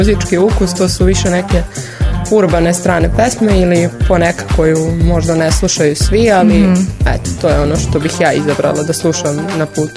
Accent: Loznica, Šumadija and Western Serbia, Serbia; now in Novi Sad, Serbia; ja sam iz Loznice, živim ovdje u Novom Sadu

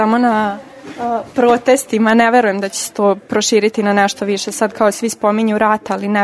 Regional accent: Montenegro; Pratim redovno, svaki dan pratim, zato što poreklom sam iz Crne Gore.

